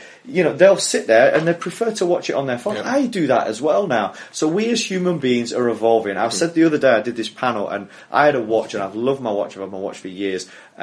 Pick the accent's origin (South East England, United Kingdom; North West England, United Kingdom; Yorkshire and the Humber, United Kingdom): Yorkshire and the Humber, United Kingdom; I'm a Yorkshireman, so I grew up loving cricket.